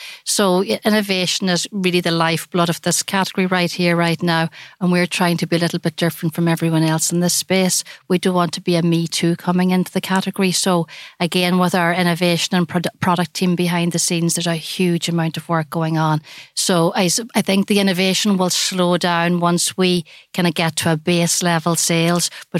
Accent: Ireland; I think the fact that we're Irish means that there's an open door, that whole food heritage that Ireland stands for.

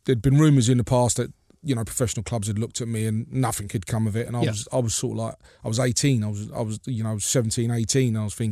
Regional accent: London, United Kingdom; Growing up in West London. Not far from where QPR was

